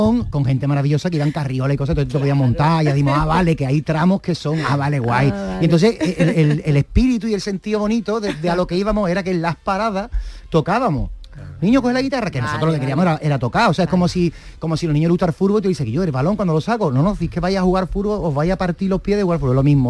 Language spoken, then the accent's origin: Spanish; Cádiz, Andalusia, Spain; nosotros somos de Cádiz, y entonces en Cádiz no nos tocaba